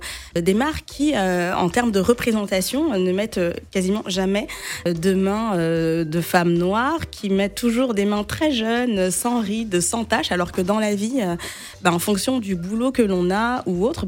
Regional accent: Guadeloupe, France; parce que moi je suis guadeloupéenne

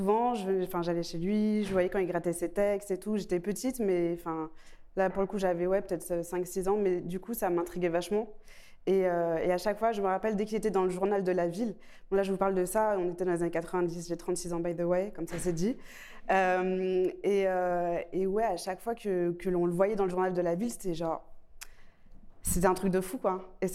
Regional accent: Boulogne-Billancourt, Île-de-France, France; j'ai grandi à Boulogne.

